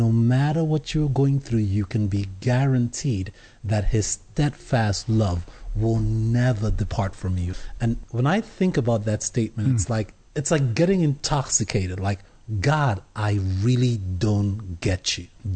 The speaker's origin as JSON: {"language": "English", "country": "Nigeria", "tie": "born or raised there", "said": "So I grew up in Nigeria."}